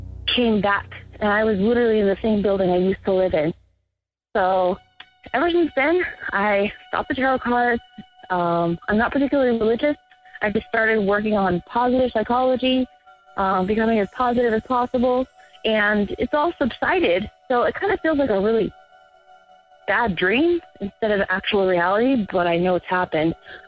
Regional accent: Phoenix, Arizona, United States; I'm from Phoenix, Arizona.

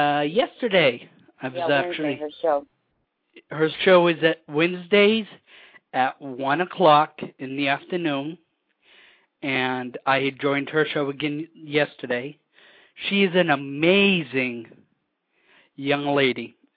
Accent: Colorado, United States; I have to hold Colorado up because Colorado was my home state.

